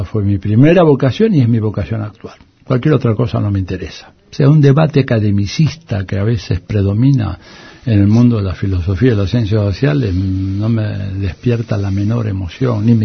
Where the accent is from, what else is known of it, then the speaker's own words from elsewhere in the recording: Buenos Aires, Argentina; Porteño, acá en Caballito, nací acá cerca.